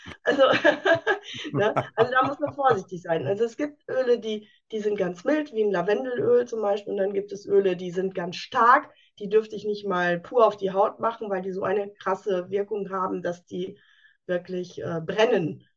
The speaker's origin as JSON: {"language": "German", "region": "North Rhine-Westphalia", "country": "Germany", "said": "Ich komme aus dem schönen Münsterland."}